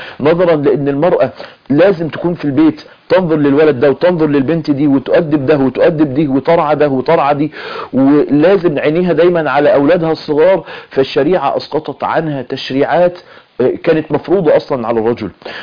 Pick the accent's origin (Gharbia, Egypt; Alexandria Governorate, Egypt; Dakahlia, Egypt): Dakahlia, Egypt; Mansoura; يمكن حادثه كانت حصلت عندنا في المنصوره